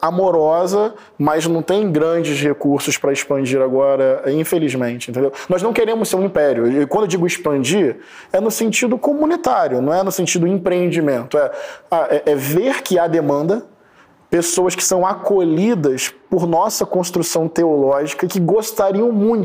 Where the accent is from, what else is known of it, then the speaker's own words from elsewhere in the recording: Niterói, Rio de Janeiro, Brazil; Niterói, onde eu cresci e onde eu tenho pessoas que eu amo até hoje